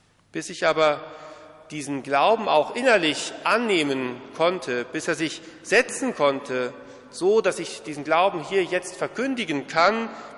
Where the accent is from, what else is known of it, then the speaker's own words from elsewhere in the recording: Löningen, Lower Saxony, Germany; In meiner Heimatgemeinde in Löningen, im Südoldenburger Land, im Landkreis Cloppenburg, Niedersachsen